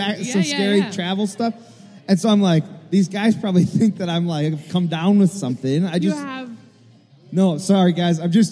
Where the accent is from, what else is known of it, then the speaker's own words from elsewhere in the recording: Minnesota, United States; Because we're from Minnesota, that's all we've got.